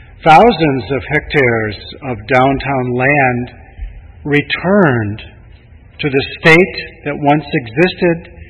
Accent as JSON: {"language": "English", "town": "Detroit", "region": "Michigan", "country": "United States", "tie": "born or raised there", "said": "As most of you know, I grew up in Detroit."}